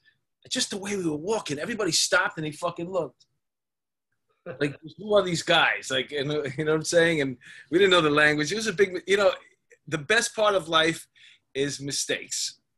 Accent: Astoria, New York, United States; I grew up in Astoria, so we got into a couple of fist fights over there

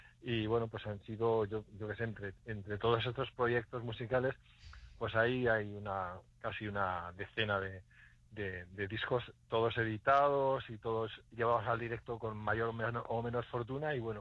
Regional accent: Molina, Spain; excepto yo que soy de Molina

